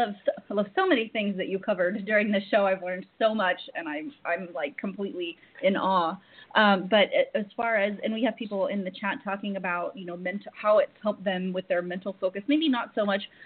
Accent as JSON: {"language": "English", "region": "Oklahoma", "country": "United States", "said": "like Oklahoma, I'm from Oklahoma."}